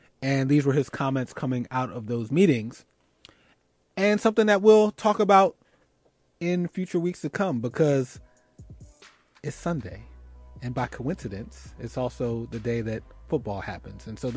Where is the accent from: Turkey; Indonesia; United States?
United States; Philadelphia, Pennsylvania; who is an NFL player for my hometown, Philadelphia Eagles